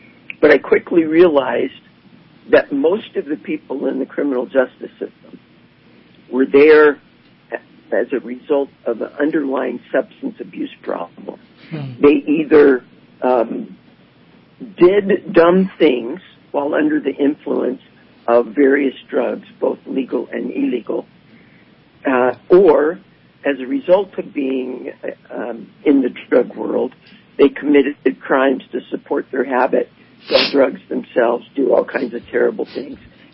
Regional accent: Idaho, United States; Well, I was born and raised in Idaho. After living different places and going to college and law school, I came back to Boise

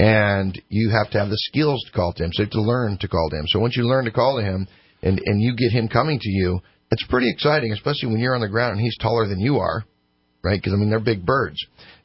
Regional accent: Cottonwood, California, United States; Well, so I grew up in Cottonwood and in a hunting family. And when I say a hunting family, I mean every weekend, every Friday night, we ran a hound dogs throughout southern Shasta and northern Tama County.

